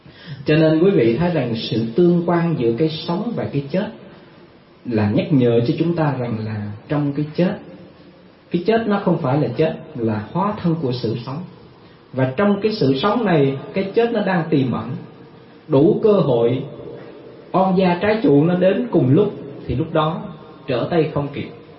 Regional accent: Bình Định, Vietnam; Cách đây vài tháng ở tại Bình Định, quê hương chúng tôi đó, ở tại thành phố Quy Nhơn

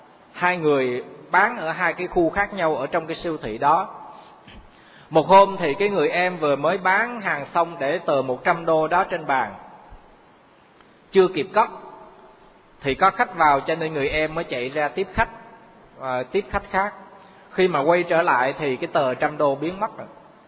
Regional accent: Quy Nhon, Bình Định, Vietnam; là ở tại thành phố Quy Nhơn á, ở quê hương chúng tôi á

